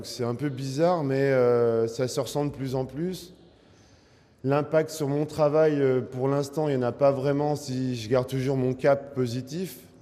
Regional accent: France; Donc forcément, j'ai grandi en France. Donc après, du coup, j'ai eu plusieurs vies, dont une vie en France.

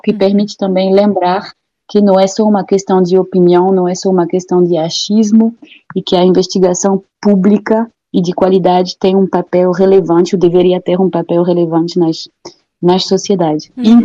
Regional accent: France; Portuguese is a second language; now in Brazil; A minha tese eu fiz sendo francesa e morando no Brasil.

